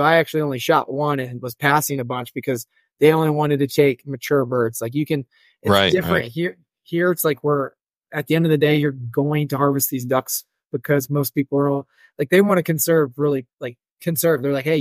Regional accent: Missouri, United States; I grew up in Missouri, so I'm hunting like marshes, things like that.

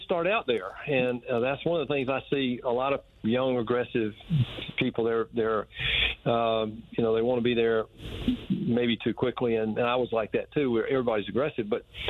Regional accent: Macon, Georgia, United States; I was born in Macon. My mom and dad were school teachers in Houston County, and they lived in Warner Robins. We had a big family there. My dad's family was in Bon Air, and I grew up working on their farms and so forth

